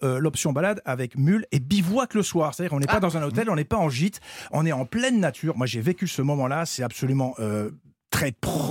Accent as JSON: {"language": "French", "region": "Grand Est", "country": "France", "said": "Vous savez que je viens des Vosges et que j'aime beaucoup les forêts profondes."}